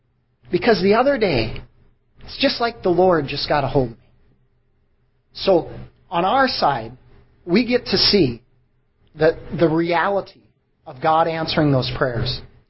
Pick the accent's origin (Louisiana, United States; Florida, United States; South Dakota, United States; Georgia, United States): South Dakota, United States; I'm from South Dakota